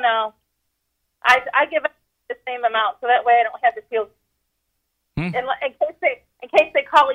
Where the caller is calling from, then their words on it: Auburn, New York, United States; I'm calling from Auburn, New York.